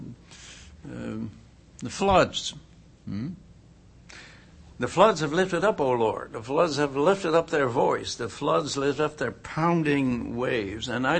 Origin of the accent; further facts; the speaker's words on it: Lancaster, Pennsylvania, United States; We're from Lancaster, Pennsylvania, Kathy and I. And we came from there several days before the flood struck.